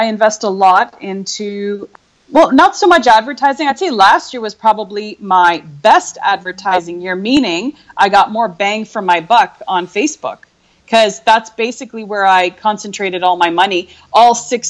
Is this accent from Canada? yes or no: yes; Canada; I did that for 18 years abroad. I actually lived in Europe, and we decided to, I'm, you know, born and raised in Canada. So we decided 9 years ago to move back to Canada